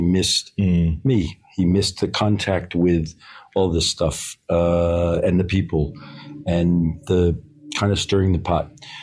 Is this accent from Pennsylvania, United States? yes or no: no; Larchmont, New York, United States; Growing up, I didn't enjoy sailing, didn't really enjoy boats, certainly not as much as my dad and mom did. I was from Larchmont, New York, and a very famous yacht club called the Larchmont Yacht Club